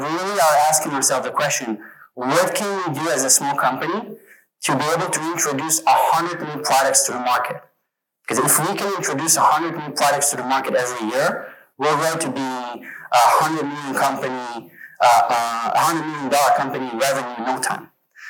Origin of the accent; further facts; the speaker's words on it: Israel; English is a second language; I'm 31 years old, born and raised in Israel.